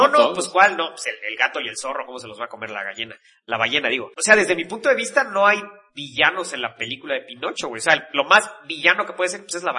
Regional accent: Mexico; nosotros los mexicanos luego pensamos que nuestro acento es muy neutro.

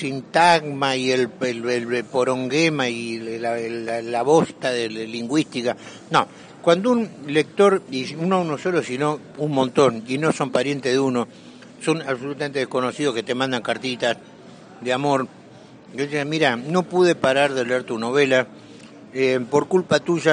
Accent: Argentina; Yo en ese tema mucho no me meto porque en mi país se habla de memoria cuando en realidad muchas veces es amnesia.

